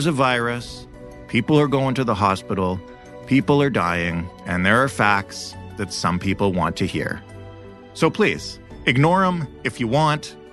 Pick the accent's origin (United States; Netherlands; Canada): Canada; I want to be nice about this because I'm Canadian